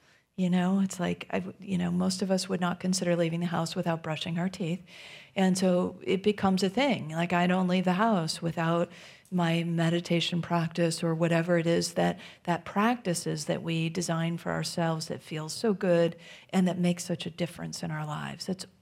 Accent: Midwest, United States; And it's chilly. I'm from the Midwest.

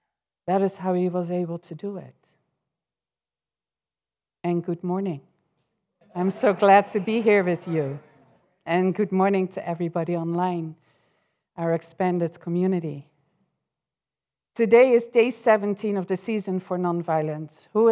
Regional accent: Netherlands; English is a second language; I'm from Holland. We really acknowledge the fast lane.

